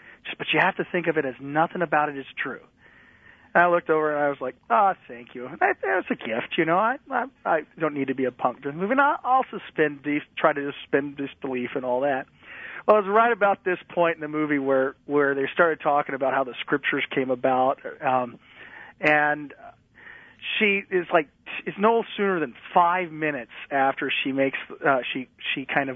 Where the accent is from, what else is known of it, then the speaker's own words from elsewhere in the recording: the South, United States; now in Texas, United States; you know, I'm a Southerner, and I'm transplanted into Texas, and I'm becoming more Texan as I go